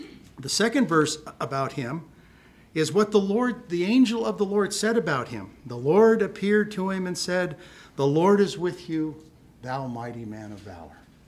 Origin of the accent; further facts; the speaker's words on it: Ireland; And I'm an Irishman. I'm not too bright.